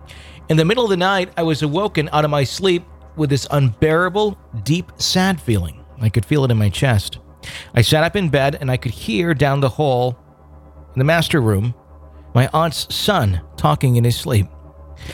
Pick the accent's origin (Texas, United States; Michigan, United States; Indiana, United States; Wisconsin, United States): Michigan, United States; Detroit; I was raised in Detroit, Michigan. My family came from Cebu, Philippines.